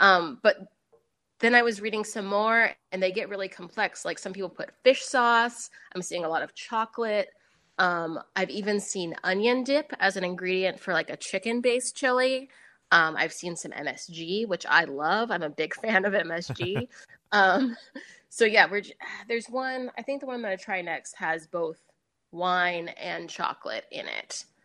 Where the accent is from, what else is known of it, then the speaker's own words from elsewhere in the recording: Los Angeles, California, United States; also born or lived in Mississippi; I'm from Mississippi originally, and then I grew up in Los Angeles.